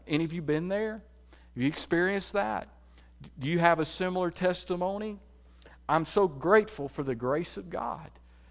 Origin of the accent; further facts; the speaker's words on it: Alabama, United States; I was raised in Walker County, Alabama. Don't hold that against me. If you go there, just watch out. It's an interesting place. And it's an old coal mining area.